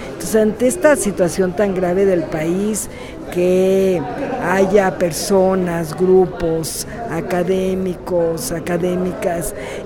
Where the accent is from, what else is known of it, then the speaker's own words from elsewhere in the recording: Zacatecas, Mexico; por medicina, no por doctorado. Soy de Zacatecas y fui diputada local de la 61 legislatura local 2013-2016 en Zacatecas.